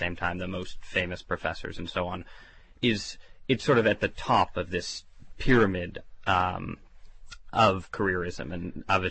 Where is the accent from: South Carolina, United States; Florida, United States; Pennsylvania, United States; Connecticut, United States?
Connecticut, United States; New Haven; I grew up outside New Haven, and so I was in the shadow of Yale.